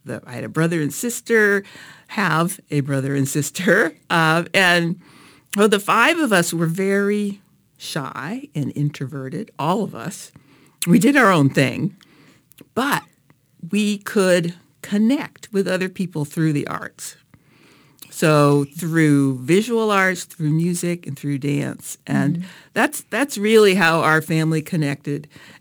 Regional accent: Woods Hole, Massachusetts, United States; I grew up in Woods Hole. Yes.

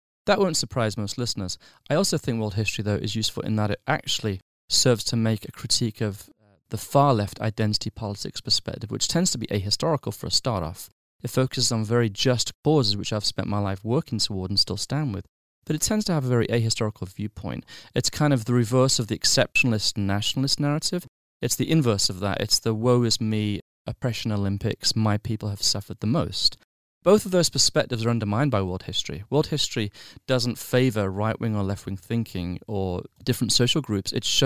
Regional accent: England, United Kingdom; I grew up in England to an Irish family. I learned English history.

